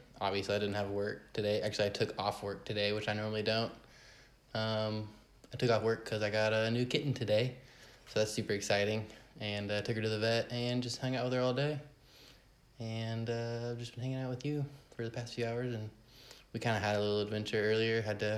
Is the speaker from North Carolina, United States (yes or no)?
no; Fayetteville, Arkansas, United States; Well, I was born and raised here in Fayetteville, Arkansas.